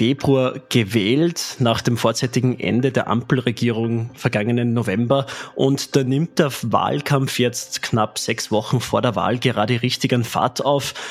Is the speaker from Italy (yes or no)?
no; Austria; now in Berlin, Germany; Genau, als Österreicher kann man sagen, wir sind endlich wieder wer.